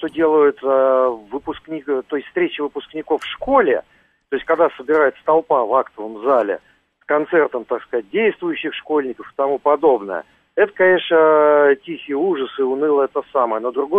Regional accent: Sarov, Nizhny Novgorod Oblast, Russia; now in Moscow, Russia; Бывший Арзамас, 16 на Здоров.

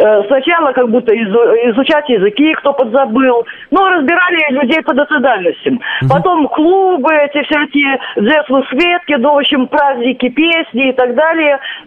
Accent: Riga, Latvia; moved away; мы приехали из Латвии, из Риги.

